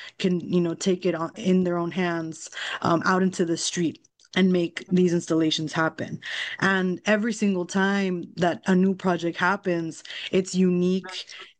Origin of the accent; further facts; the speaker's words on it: Texas, United States; I'm originally from South Texas, from the border.